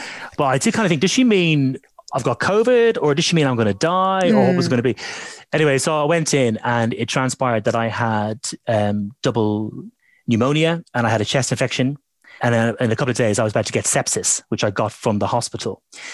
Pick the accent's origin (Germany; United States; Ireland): Ireland; I remember Ireland, being Irish, I remember Paddy's Day being cancelled.